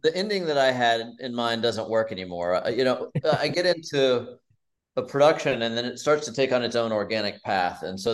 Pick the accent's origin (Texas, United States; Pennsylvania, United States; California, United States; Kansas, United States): Texas, United States; And I was a very sensitive kid growing up in Texas